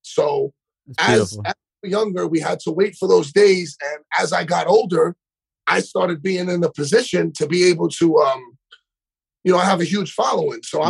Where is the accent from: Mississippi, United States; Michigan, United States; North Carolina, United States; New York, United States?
New York, United States; I'm biased because I'm from New York, so I always pick the second one.